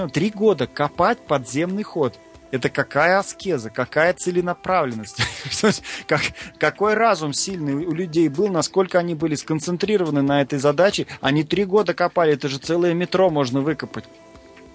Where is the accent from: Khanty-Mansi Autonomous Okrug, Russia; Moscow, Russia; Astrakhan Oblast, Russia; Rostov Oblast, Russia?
Astrakhan Oblast, Russia; Astrakhan; там, где я жил, я родился в Астрахани